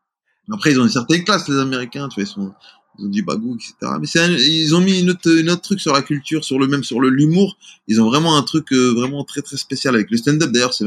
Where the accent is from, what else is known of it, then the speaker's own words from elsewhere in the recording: Mascara, Mascara Province, Algeria; born there; je suis né en Algérie, je suis né à Mascara, qui est la ville de l'émir Abdelkader